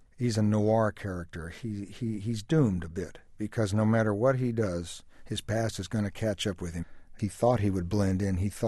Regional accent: Santa Monica, California, United States; I didn't know that right away because I'm from Santa Monica and there's nothing going there.

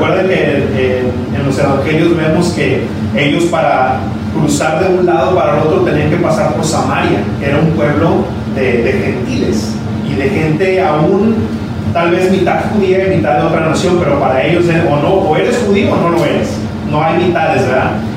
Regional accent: Mexico; Me ponía a pensar yo, por ejemplo, que soy mexicano

